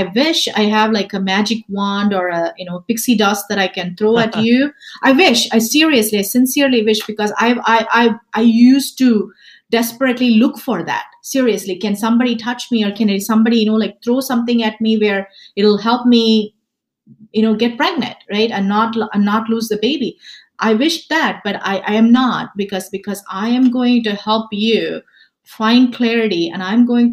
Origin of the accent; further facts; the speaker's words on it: India; I'm actually originally from India, and the cultural aspect too, the cultural barrier.